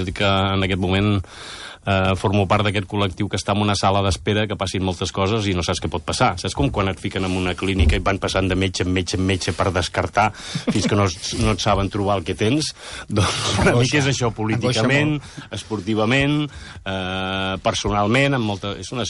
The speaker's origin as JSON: {"language": "Catalan", "region": "Catalonia", "country": "Spain", "said": "Jo sóc del Lluçanès i al mateix temps de la Plana de Vic i d'Osona"}